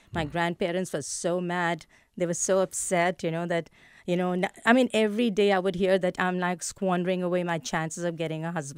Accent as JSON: {"language": "English", "country": "India", "tie": "born or raised there", "said": "growing up in India, girls did not really participate in sports at that point."}